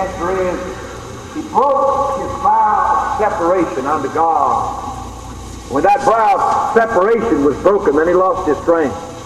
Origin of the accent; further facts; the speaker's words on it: Tennessee, United States; I'm a hillbilly from Tennessee, and that's our language, you know.